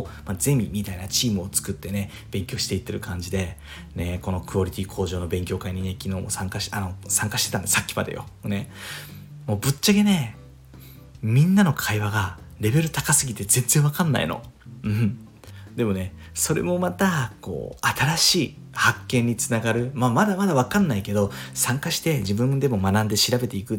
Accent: Fukuoka, Japan; まあ、僕の地元福岡の

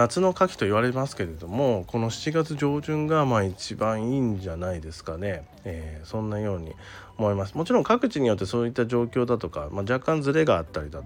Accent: Itoigawa, Niigata, Japan; 私の地元である新潟県の糸魚川市でも

